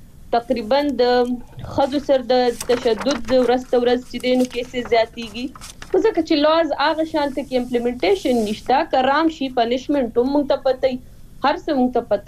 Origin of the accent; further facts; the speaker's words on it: Swat, Khyber Pakhtunkhwa, Pakistan; زه تخپل چونکی د سوات نه يم